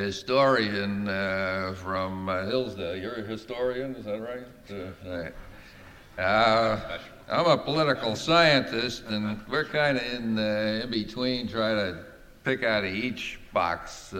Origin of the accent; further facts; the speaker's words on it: Ireland; Being an Irishman, I never liked that worker stuff.